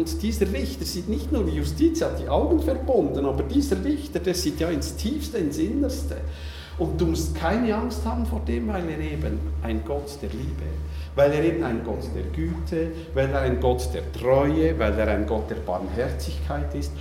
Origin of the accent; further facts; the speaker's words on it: Switzerland; Wir sind Schweizer, weil wir unter dem gleichen Gesetz leben. Weil wir die Bedingungen erfüllen, die es braucht, um Schweizer zu sein. Weil wir hier geboren sind oder weil wir uns eingebürgert haben